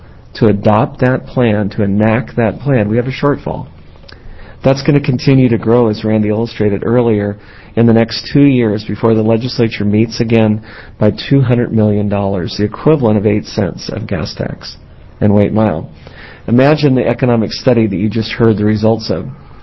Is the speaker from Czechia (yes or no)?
no; Portland, Oregon, United States; Oregon as a state is well known across the nation. We are a great place to grow up. I grew up in North Portland and haven't left.